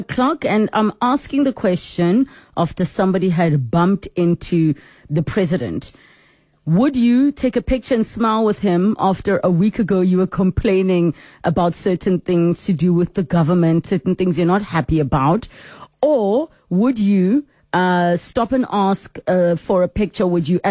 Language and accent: English; South Africa; as a South African who is passionate about where we are as a country, where the country is going